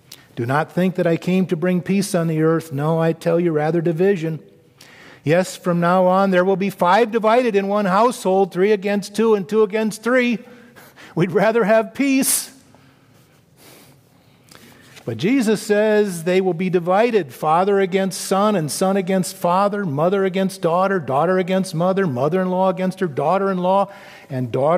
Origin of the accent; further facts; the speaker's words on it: Oregon, United States; So the controlled burns in my home state, especially in the valley, Willamette Valley